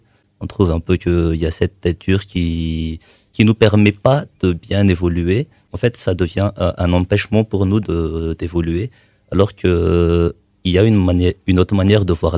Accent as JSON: {"language": "French", "town": "Antananarivo", "region": "Analamanga", "country": "Madagascar", "said": "On vient du centre."}